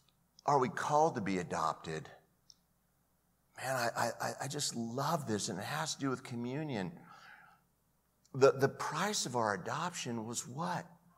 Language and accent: English; Anaheim, California, United States; it's kind of where I grew up in Anaheim.